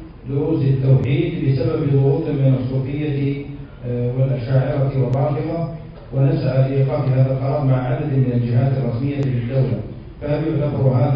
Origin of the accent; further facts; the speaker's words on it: Niger